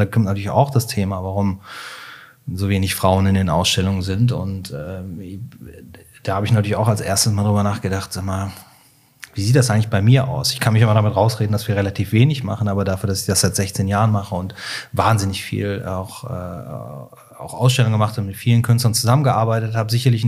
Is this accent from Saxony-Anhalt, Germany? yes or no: no; Cologne, North Rhine-Westphalia, Germany; Das ist in Köln, ich bin Kölner